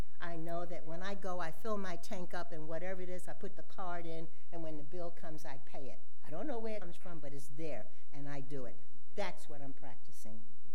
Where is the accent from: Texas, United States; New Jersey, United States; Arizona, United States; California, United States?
California, United States; I'm a Californian, 40 years. You know I drive freeways.